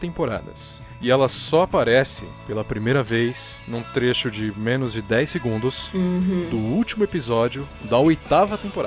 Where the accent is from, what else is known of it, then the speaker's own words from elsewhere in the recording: Brazil; Mas claro, como nós somos brasileiros, né, a gente não pegou esse contexto.